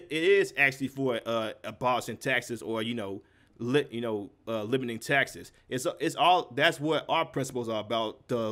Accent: St. Louis, Missouri, United States; Like my hometown of St. Louis, Missouri. That place is a complete hellhole because of the state.

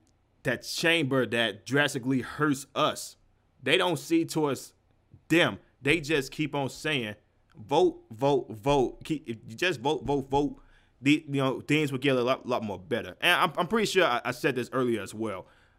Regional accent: St. Louis, Missouri, United States; Like my hometown of St. Louis, Missouri. That place is a complete hellhole because of the state.

